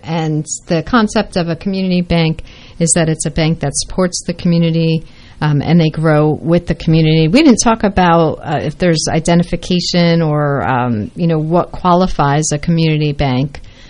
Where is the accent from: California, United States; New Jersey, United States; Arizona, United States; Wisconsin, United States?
New Jersey, United States; because I grew up in North Jersey, so you go down to the shore.